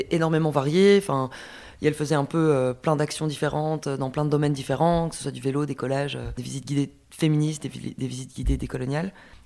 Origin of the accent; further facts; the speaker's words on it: Brussels, Brussels-Capital Region, Belgium; born there; Alors, moi, je suis née à Bruxelles. J'ai fait mes études à l'ULB.